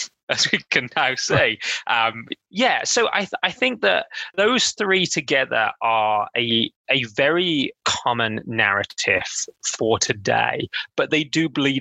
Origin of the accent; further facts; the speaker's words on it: United Kingdom; You know, as a Brit, I would say that we have a long history of erasing both other cultures' achievements